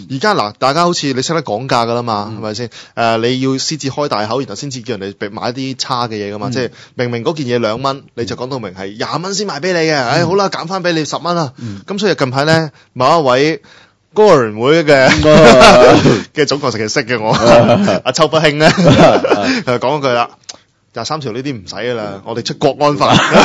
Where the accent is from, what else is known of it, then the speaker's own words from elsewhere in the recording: China; 点睇消我哋中国人咧？